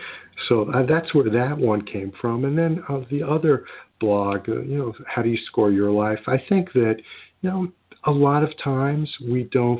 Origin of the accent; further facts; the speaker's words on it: New York City, New York, United States; I grew up in New York City, and, you know, New York City has a certain edge to it. And I was raised in an apartment complex with 8 floors and 22 apartments on each floor.